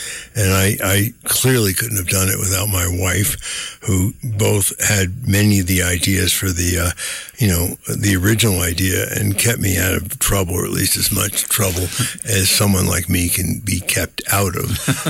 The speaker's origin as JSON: {"language": "English", "region": "New York", "country": "United States", "said": "I'm from New York. I'm a magazine entrepreneur"}